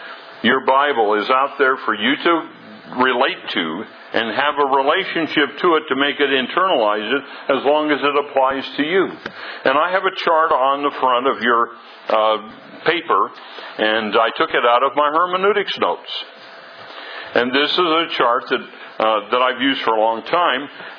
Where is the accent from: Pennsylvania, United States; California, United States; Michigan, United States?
California, United States; I came up here from California